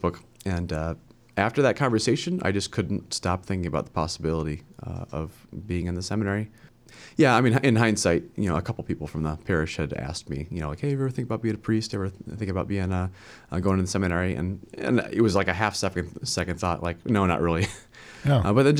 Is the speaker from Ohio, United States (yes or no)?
yes; Barberton, Ohio, United States; Grew up in Barberton, Akron, Ohio. So St. Francis of Sales down in Portage Lakes is my home parish.